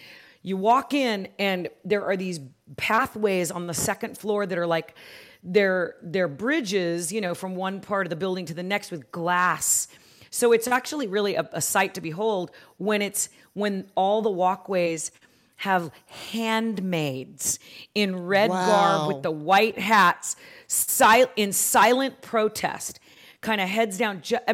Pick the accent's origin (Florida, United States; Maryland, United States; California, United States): California, United States; Oakland; One thing that I will point out is I'm from Oakland, okay? I'm used to urban environments.